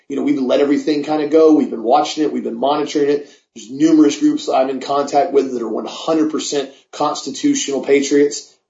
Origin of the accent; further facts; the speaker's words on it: Auburndale, United States; I grew up in Auburndale. I grew up fighting my whole life.